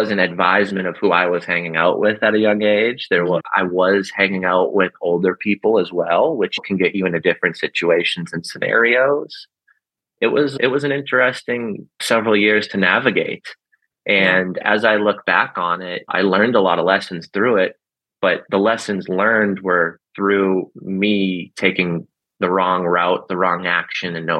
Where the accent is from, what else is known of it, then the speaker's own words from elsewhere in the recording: Boston, Massachusetts, United States; The culture I grew up in Boston, you were made fun of.